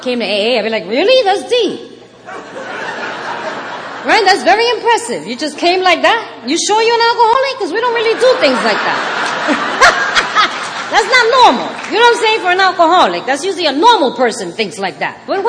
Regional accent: Puerto Rico; first language Spanish; English is a second language; I got to do it in Spanish for the first time. You know, it's my first language. That was beautiful to tell my story. Oh, we were crying. It was a mess. We're very passionate peoples.

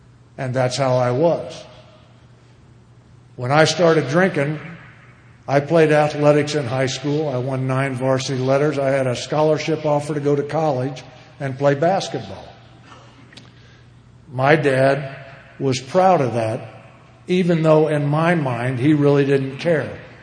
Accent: Illinois, United States; born there; I was born in Illinois, and mom and dad were married to each other 50 years.

